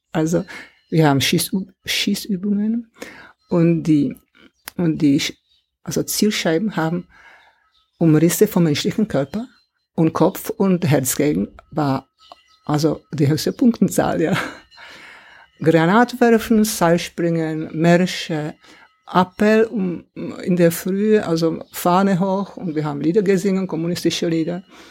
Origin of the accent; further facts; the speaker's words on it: Czechia; now in Germany; Und mir sind erst hier in Deutschland die Augen abgegangen, wie wir unter einer Lüge groß geworden sind.